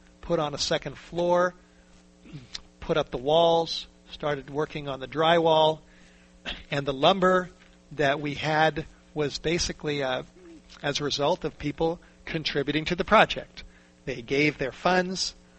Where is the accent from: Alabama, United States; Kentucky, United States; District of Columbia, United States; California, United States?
California, United States; North Hollywood; Growing up in the Hollywood Hills, growing up in the North Hollywood area, and not growing up in a Christian home.